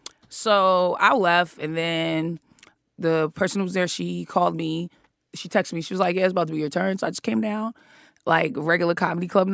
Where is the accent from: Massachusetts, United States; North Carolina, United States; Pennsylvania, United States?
Massachusetts, United States; Boston; I'm from Boston.